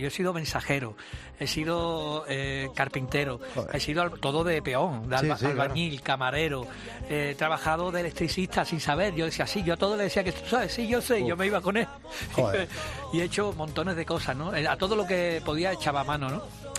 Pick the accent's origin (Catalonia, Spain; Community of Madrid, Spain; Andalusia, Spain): Andalusia, Spain; Seville; Yo soy de Sevilla capital